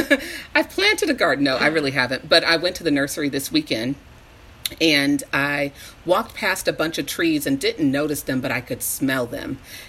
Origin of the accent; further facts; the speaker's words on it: Las Vegas, Nevada, United States; also born or lived in San Diego, California; because that's where I'm from. Well, I was born in San Diego, raised in Las Vegas.